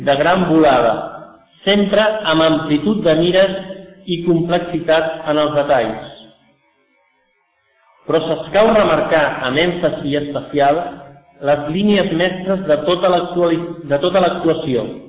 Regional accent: Catalonia, Spain; El fet nacional català és el mateix. Som catalans.

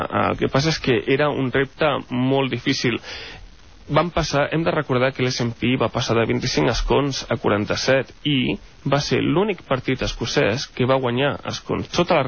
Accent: Catalonia, Spain; jo estic en política perquè bàsicament soc català, no?

